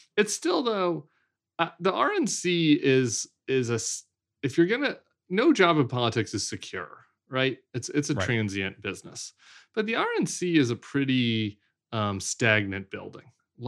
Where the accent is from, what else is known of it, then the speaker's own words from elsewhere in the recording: Colorado, United States; Jane Norton was going to run in my home state of Colorado.